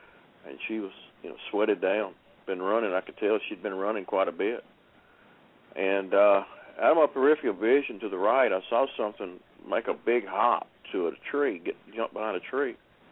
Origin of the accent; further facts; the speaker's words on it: Keithville, Louisiana, United States; Well, I'm from Keechee, Louisiana. That's about 20 minutes south of Shreveport, Louisiana.